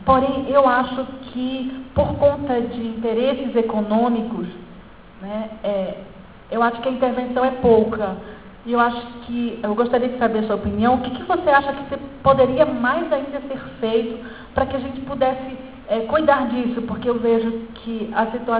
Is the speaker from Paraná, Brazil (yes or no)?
no; Amapá, Brazil; sou da Amapá